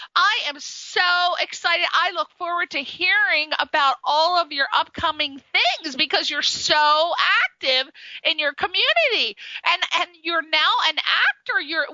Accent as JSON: {"language": "English", "region": "East Coast", "country": "United States", "said": "Come on, I'm from the East Coast. I love hearing the East Coast."}